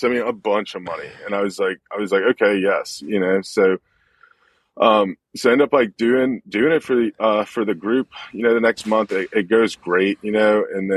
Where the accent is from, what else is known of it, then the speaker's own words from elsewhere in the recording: New Orleans, Louisiana, United States; like growing up in New Orleans, you know, like, dude, like the tour guides were always like drunk guys smoking cigarettes, dressed like pirates.